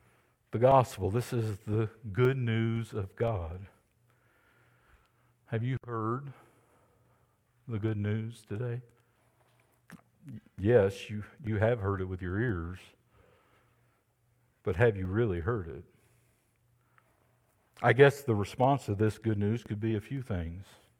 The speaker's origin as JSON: {"language": "English", "region": "Georgia", "country": "United States", "said": "I'm from Georgia, y'all, but I know that's bad grammar."}